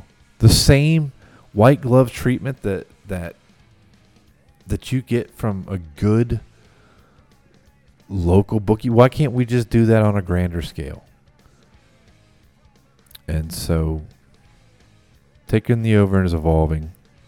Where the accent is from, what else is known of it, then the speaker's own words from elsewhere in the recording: Slidell, Louisiana, United States; $30 million was spent on a failed bullshit truck stop casino in Slidell, my hometown, this past weekend.